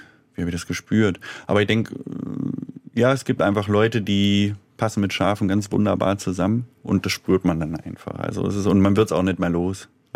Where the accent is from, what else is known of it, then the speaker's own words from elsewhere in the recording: Hanover, Lower Saxony, Germany; Ja, genau, ich komme eigentlich aus Hannover.